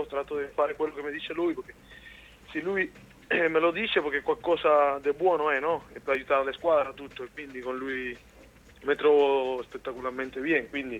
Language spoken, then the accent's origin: Italian; Cuba; Italian is a second language; il problema è che sono cubano, quello lo porto già nel sangue, no?